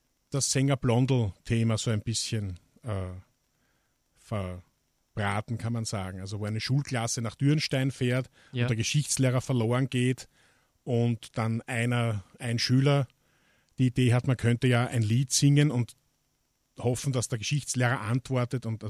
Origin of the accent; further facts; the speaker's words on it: Vienna, Austria; weil ich ja gebürtiger Wiener bin